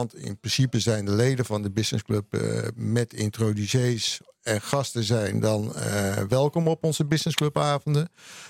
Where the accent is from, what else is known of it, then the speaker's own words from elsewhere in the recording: Hilversum, North Holland, Netherlands; also born or lived in Huizen; Maar na 3 maanden ben ik naar Hilversum vertrokken met mijn ouders.